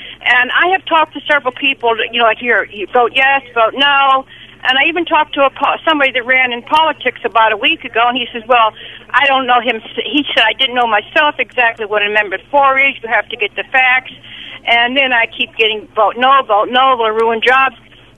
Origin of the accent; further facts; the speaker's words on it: Albany, New York, United States; now in South Florida, United States; Originally, Albany, New York.